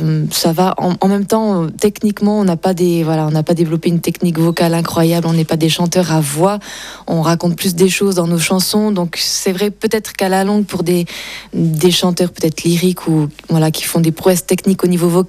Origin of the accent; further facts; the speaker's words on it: Auvergne-Rhône-Alpes, France; moi je viens du nord de l'Auvergne, de l'Allier.